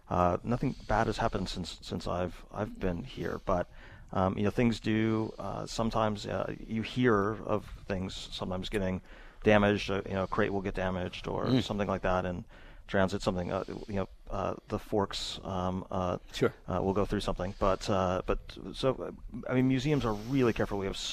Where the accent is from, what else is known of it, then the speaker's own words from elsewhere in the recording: California, United States; I'm a Californian, and I used to worry a lot about earthquakes, but I don't have to do that anymore.